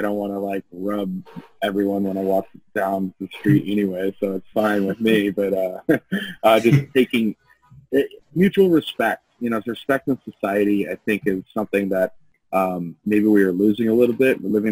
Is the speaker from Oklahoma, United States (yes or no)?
no; Kansas City, Missouri, United States; I mean, to answer your question, absolutely. Born and raised in Kansas City, I think